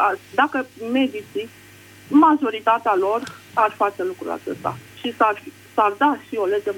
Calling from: Botoșani, Botoșani County, Romania; sunt din Botoșani.

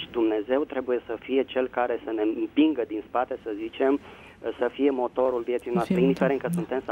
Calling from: Bucharest, Romania; sunt din București.

